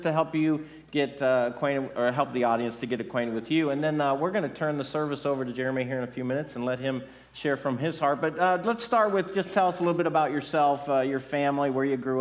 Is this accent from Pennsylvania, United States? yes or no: yes; Pennsylvania, United States; I grew up in Pennsylvania, about 2 hours from Philadelphia